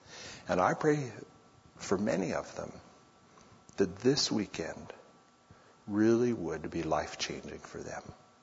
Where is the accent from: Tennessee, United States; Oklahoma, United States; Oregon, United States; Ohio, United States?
Oregon, United States; born there; also born or lived in Texas / California / Guam / Georgia; My dad joined the Air Force, and I was born in Oregon, move to Texas, move to California, move to Guam, move to Georgia, move to Illinois, move to Germany, move to Spain.